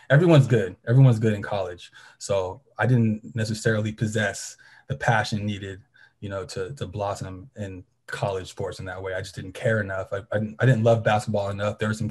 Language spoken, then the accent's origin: English; Tracy, California, United States; also born or lived in Stockton, United States; Well, man, so I'm from Tracy, California. Well, I was born in Stockton. I grew up a lot of my early adolescence in Tracy, California, the smaller suburb, a little bit south of Sacramento.